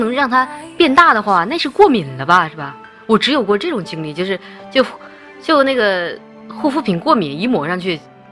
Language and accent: Chinese; Ukraine; Chinese is a second language; 我不是黑人，我是白人，欧洲人，乌克兰那边。